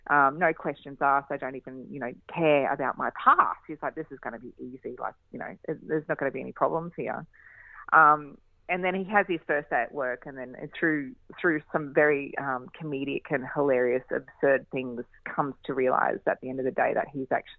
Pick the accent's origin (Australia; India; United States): Australia; Innisfail, Queensland; I grew up in Innisfail.